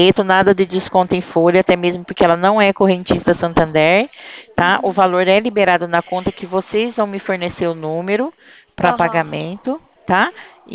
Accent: São Paulo, Brazil; O meu DDD não é 22, porque eu sou do estado de São Paulo

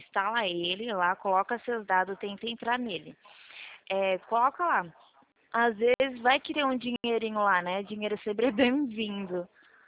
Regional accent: Presidente Prudente, São Paulo, Brazil; Eu sou de Prudente

